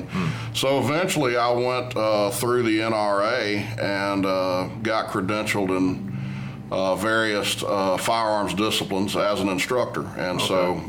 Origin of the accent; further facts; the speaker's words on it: Shelby County, United States; Well, I grew up in Shelby County, actually. We moved here to Coleman in 2006.